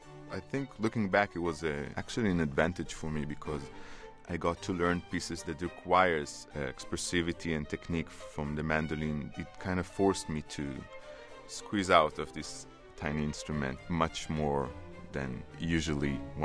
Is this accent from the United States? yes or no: no; Israel; English is a second language; when I was a kid growing up in Israel, I had a neighbor.